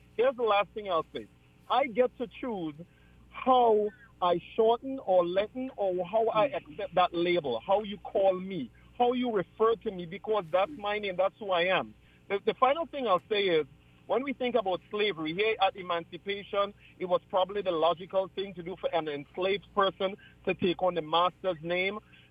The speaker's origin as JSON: {"language": "English", "country": "Trinidad & Tobago", "tie": "born or raised there", "said": "I grew up in Trinidad and Tobago, so you can get the accent and everything."}